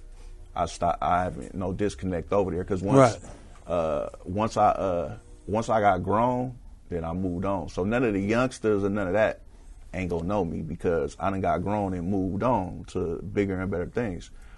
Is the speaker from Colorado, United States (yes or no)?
no; California, United States; So I kind of been all over, but my whole life I grew up in Funktown.